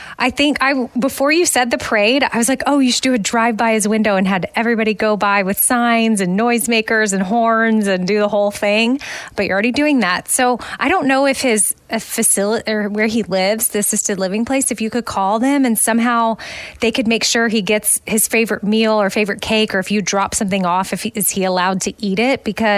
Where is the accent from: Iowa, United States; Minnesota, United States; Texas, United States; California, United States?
Texas, United States; Austin; also born or lived in North Carolina; I had never left the state of Texas, like living-wise. I had always born and raised in Austin, and then I got married and I had to move to North Carolina